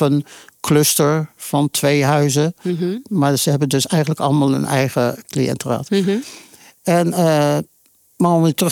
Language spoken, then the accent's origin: Dutch; Rotterdam, South Holland, Netherlands; now in Ridderkerk, Netherlands; ik ben geboren in Rotterdam. Daar heb ik ook mijn scholen gevolgd.